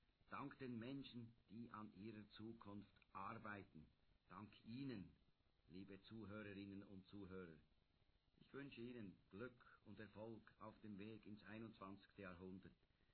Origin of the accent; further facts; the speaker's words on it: Kandersteg, Bern, Switzerland; Kandersteg ist meine Heimat. Hierher komme ich immer wieder gern zurück. In das Dorf meiner Eltern, in das Dorf meiner Jugend, zu meinen Wurzeln.